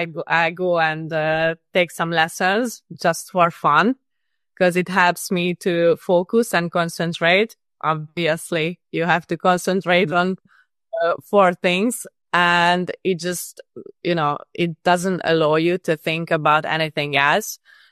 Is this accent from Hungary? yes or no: yes; Budapest, Hungary; now in Los Angeles, United States; I'm in LA currently, but I'm from Budapest originally